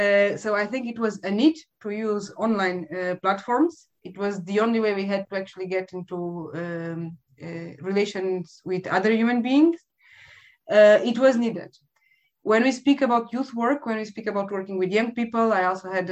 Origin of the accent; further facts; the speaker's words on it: Portugal; born there; English is a second language; I was born in Portugal. I have Portuguese parents